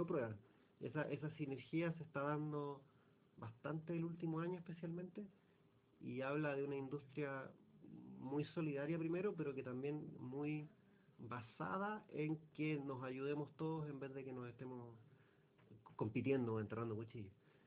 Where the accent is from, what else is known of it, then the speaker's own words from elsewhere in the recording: Chile; Entonces nosotros como chilenos lo que más podemos hacer es apoyarnos.